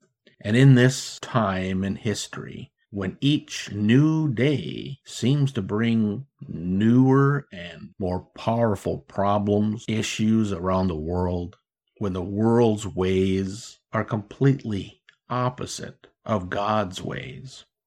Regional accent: United States; as an American, my heart has been very heavy over these past, three, 4 years at least

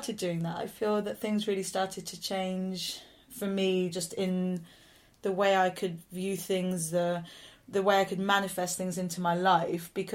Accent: London, United Kingdom; now in Malawi; I identified so much with being a Londoner

